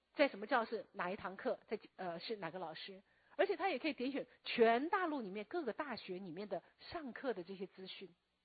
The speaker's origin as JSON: {"language": "Chinese", "country": "Taiwan", "said": "我就想到我们台湾还"}